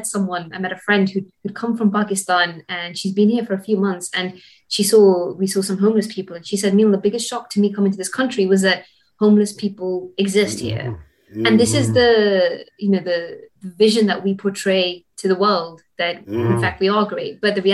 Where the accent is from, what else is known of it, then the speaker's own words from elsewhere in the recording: Gibraltar; now in London, United Kingdom; I grew up in Gibraltar